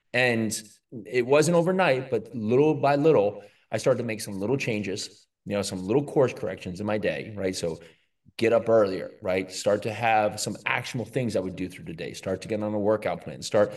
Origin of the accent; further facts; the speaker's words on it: New Jersey, United States; I grew up in New Jersey, and, you know, during my formative years